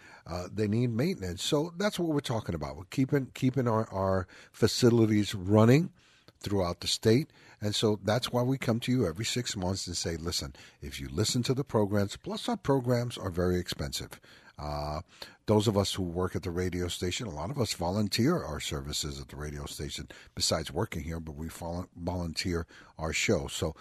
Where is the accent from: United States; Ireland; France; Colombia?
United States; New York; now in Hawaii, United States; I'm originally from New York, so I rode the subways that were completely, you know, tagged.